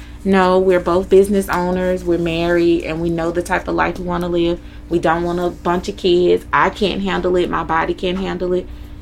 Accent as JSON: {"language": "English", "region": "Mississippi", "country": "United States", "also_born_or_lived": "Texas", "said": "I'm from here. I'm from Mississippi."}